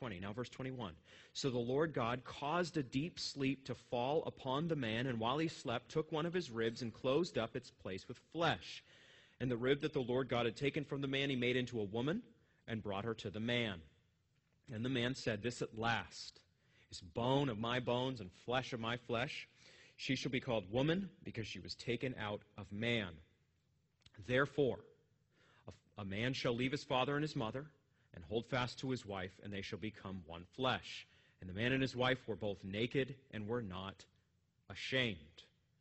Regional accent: Maine, United States; I grew up in Maine, so my dad sent me into the blueberry fields at age 11.

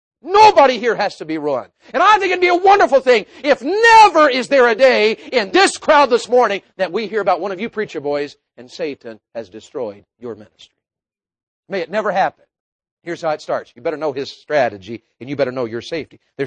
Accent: the South, United States; Being a Southerner, I had a hard time with having a Yankee roommate.

